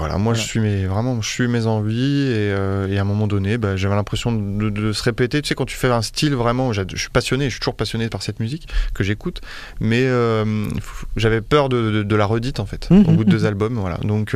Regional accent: Mâcon, Bourgogne-Franche-Comté, France; also born or lived in Chalon-sur-Saône; Je suis né à Chalon, mais je suis mâconnais. J'ai grandi à Mâcon.

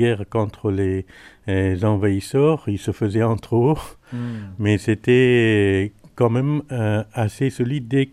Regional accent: Afghanistan; now in France; Je suis d'Afghanistan.

